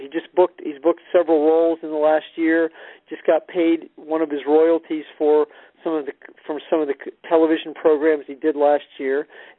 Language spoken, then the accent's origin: English; Kansas City, Missouri, United States; And then I'll be in my hometown, one of my hometowns, Kansas City, Missouri.